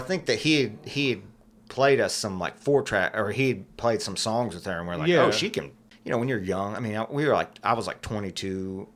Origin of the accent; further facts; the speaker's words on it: Oak Ridge, Tennessee, United States; he was from Greenville and then I was from Oak Ridge, which, you know, he's more East than I am. But, yeah, I moved to Murfreesboro in 1995 to go to MTSU.